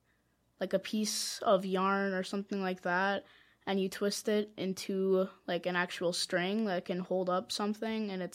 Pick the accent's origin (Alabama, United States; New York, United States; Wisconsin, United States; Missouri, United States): Wisconsin, United States; I'm from Wisconsin, and I'm 13 years old.